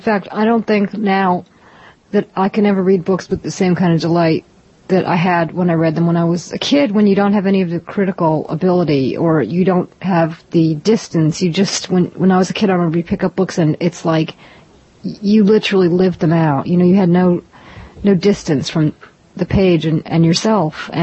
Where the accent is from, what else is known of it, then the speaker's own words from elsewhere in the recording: Massachusetts, United States; But I would say more of the time I grew up in Massachusetts in the country, and I had a lot of animals.